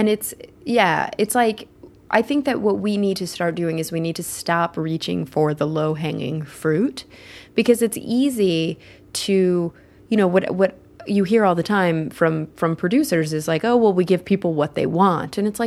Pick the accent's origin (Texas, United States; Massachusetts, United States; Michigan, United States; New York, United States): Texas, United States; I mean, I grew up in Texas. It doesn't really get more Southern than Texas.